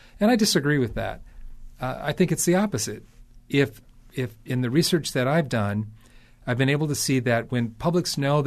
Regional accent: Minnesota, United States; reminds me of being a teenager growing up in Minnesota.

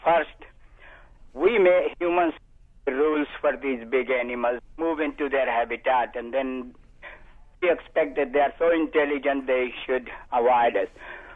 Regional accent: India; I'm from India

